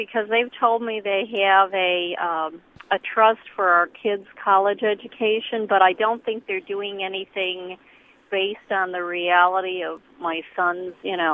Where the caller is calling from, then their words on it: Champaign, Illinois, United States; I live in Champaign-Urbana. I'm coming in from Dewey and Fisher.